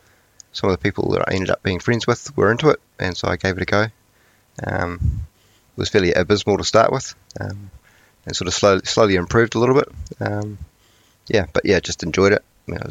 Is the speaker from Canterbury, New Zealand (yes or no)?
yes; Christchurch, Canterbury, New Zealand; So I grew up in Christchurch